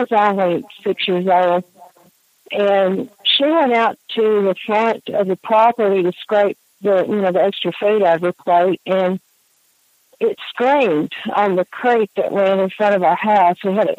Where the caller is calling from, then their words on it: Georgia, United States; back in Georgia.